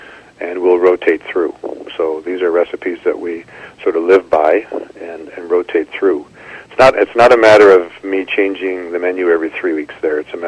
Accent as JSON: {"language": "English", "town": "Buffalo", "region": "New York", "country": "United States", "tie": "born or raised there", "said": "Well, I was a young boy growing up in Buffalo, New York, so sort of displaced Italian Canadian family on a long business trip."}